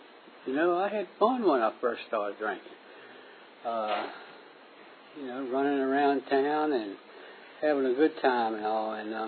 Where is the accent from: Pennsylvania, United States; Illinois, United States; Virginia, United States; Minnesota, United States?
Virginia, United States; Culpeper; You know, I was born and raised here in Culpeper, and I never set out to become an alcoholic.